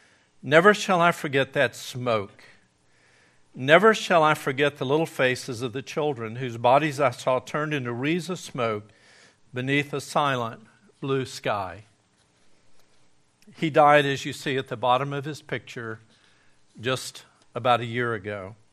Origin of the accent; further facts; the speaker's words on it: Gadsden, Alabama, United States; on top of a mountain outside of my hometown of Gadsden, Alabama